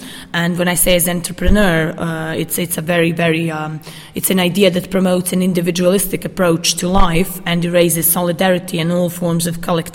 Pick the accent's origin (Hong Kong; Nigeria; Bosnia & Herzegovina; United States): Bosnia & Herzegovina; Sarajevo, Federation of Bosnia and Herzegovina; I come from Sarajevo, where I was born and raised, and I'm a philosophy professor.